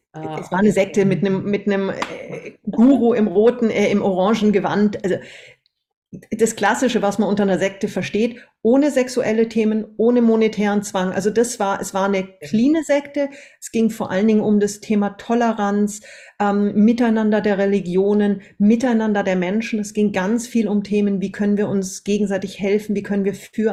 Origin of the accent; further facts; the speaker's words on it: Munich, Bavaria, Germany; born there; Ich bin grundsätzlich erstmal in München geboren, bin aber aufgewachsen, also bin geboren als eineiger Zwilling.